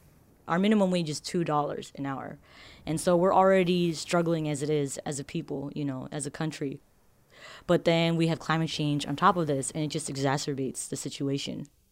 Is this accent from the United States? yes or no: no; Marshall Islands